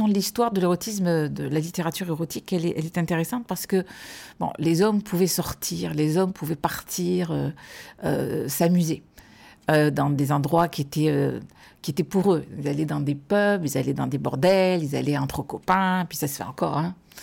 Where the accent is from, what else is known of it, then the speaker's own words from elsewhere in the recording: south of France, France; Je viens du sud de la France, donc de la Méditerranée.